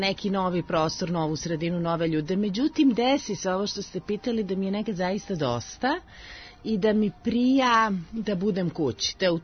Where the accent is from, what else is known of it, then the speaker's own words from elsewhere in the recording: Belgrade, Serbia; born there; osim što sam rođena u Beogradu